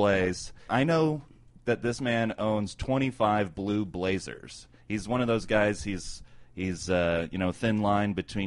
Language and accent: English; Denver, Colorado, United States; I'm from Denver, but I'm not Chauncey.